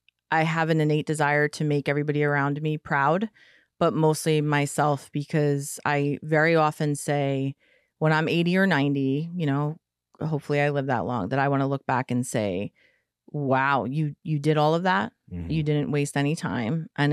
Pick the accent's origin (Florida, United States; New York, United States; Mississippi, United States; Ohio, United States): New York, United States; So when I moved from Long Island to New Jersey, everybody's like, oh, what does your dad do?